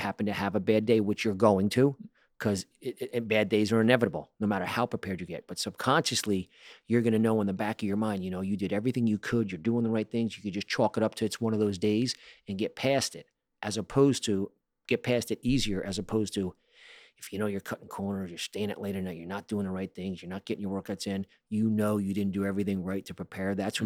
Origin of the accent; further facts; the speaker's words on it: Brick, New Jersey, United States; I'm born and raised in Brick, New Jersey, the first and only New Jersey native to do what I did